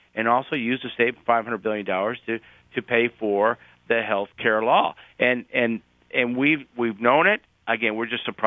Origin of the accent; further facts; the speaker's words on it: Illinois, United States; I'm from Southern Illinois, and it's a very conservative area